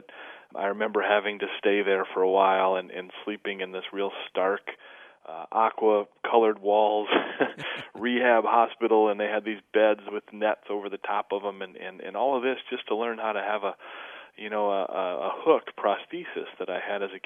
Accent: Flint, Michigan, United States; born or raised there

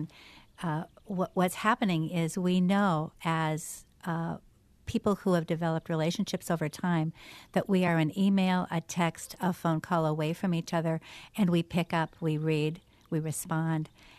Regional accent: Minneapolis, Minnesota, United States; I grew up in Minneapolis, so, take it from there to today.

